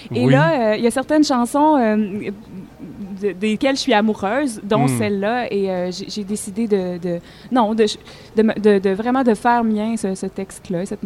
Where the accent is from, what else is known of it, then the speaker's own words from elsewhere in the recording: Quebec, Canada; Moi, je suis beauceronne d'origine.